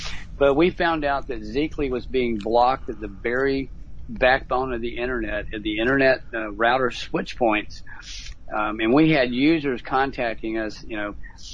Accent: United States; So this frustrated me as an American.

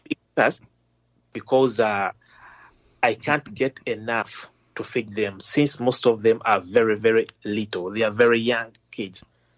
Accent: Rwanda; now in Uganda; Probably I'm in Uganda, but I'm not a Ugandan. I lost my parents who were slaughtered in Rwanda genocide. I'm from Rwanda.

